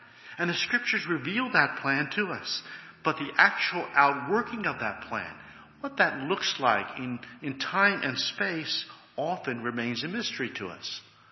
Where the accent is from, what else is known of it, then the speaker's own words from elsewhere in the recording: United States; It's not just that I'm a city slicker, and therefore I might be able to relate to city slickers, but I'm an American.